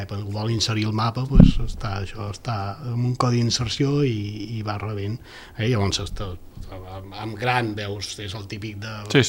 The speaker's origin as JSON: {"language": "Catalan", "town": "Sant Feliu de Guíxols", "region": "Catalonia", "country": "Spain", "said": "jo soc de Sant Feliu de Guíxols"}